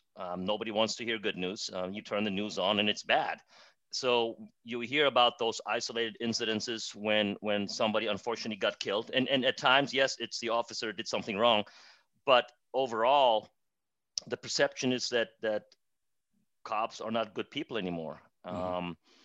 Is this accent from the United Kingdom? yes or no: no; Germany; now in United States; I actually was born and raised in Germany.